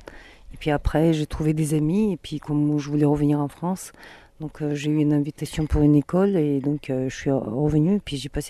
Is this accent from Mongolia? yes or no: yes; Ulaanbaatar, Mongolia; je suis native d'Oulan-Bator